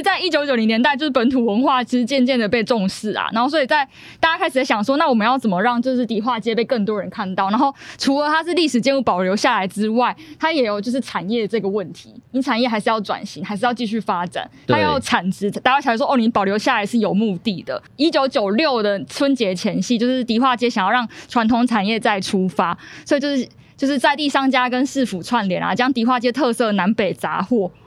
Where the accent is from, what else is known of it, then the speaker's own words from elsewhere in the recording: Kaohsiung, Taiwan; 因为我是高雄人，然后我爸妈就有带我上来